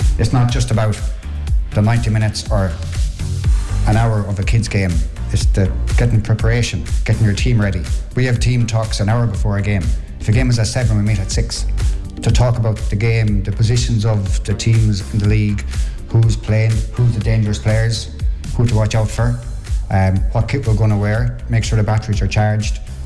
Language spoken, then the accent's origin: English; Athlone, Westmeath, Ireland; from Athlone.